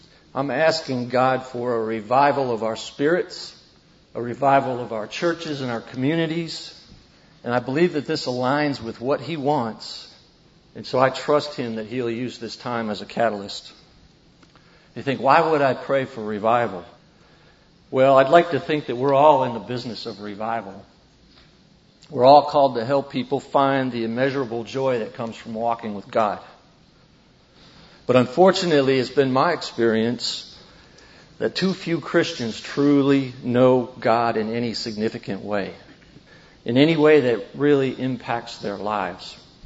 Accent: Michigan, United States; I grew up in Michigan, another U of M guy like Mark.

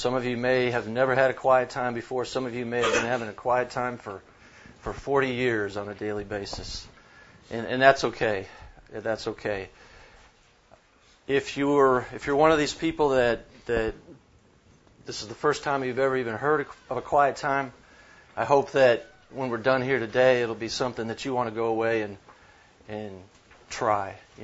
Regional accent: Dallas, Texas, United States; also born or lived in Michigan; I'm from Dallas, Texas, by way of Michigan about 25 years ago.

